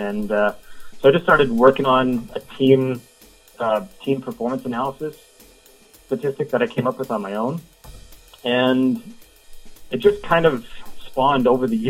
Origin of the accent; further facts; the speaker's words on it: St. Thomas, Ontario, Canada; I'm from St. Thomas, Ontario, which is just outside of London.